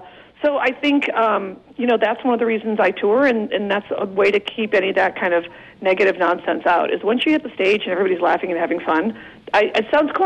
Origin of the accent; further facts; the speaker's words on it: Queens, New York, United States; Are you from Normal Parents? I'm from Queens."